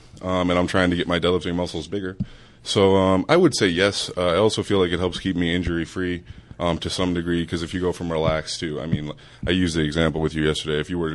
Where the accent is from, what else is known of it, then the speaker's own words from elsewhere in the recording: Florida, United States; And I'm also from Florida. So after school, you could go and run around in the heat if you wanted.